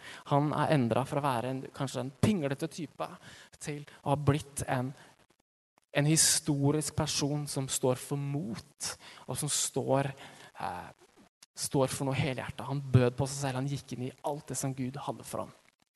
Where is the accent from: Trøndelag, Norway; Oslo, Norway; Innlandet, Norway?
Innlandet, Norway; Vang; moved away as an adult; jeg dro fra Vang utenfor Hamar, der jeg kommer fra, til Johannesburg, en stor by i Sør-Afrika.